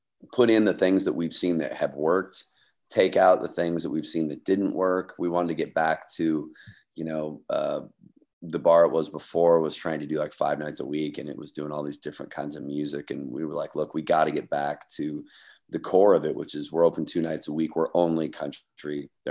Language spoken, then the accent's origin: English; Post Falls, Idaho, United States; I grew up on McGuire Road in Post Falls, Idaho. I started playing in that club when it was Kelly's when I was 16.